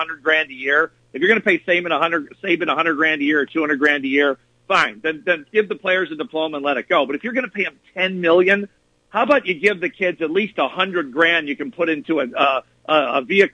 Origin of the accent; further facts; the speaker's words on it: Chicago, Illinois, United States; also born or lived in Wisconsin; I grew up playing tennis, in Wisconsin. I played all over Wisconsin. I grew up in Chicago.